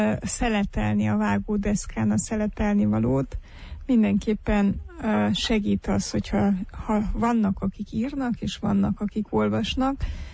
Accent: Satu Mare, Satu Mare County, Romania; Szatmáron nőttem fel, habár ízig-vérig erdélyi családból származom, erdélyi felmenőkkel

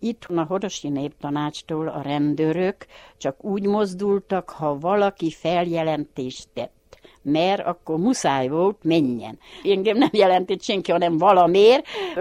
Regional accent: Hungary; born there; Eherdén, itt is születtem

